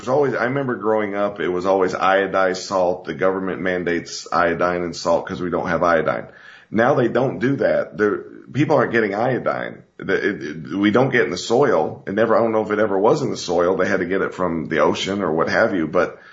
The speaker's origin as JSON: {"language": "English", "region": "Georgia", "country": "United States", "tie": "born or raised there", "said": "I grew up in Georgia, and there's trees everywhere."}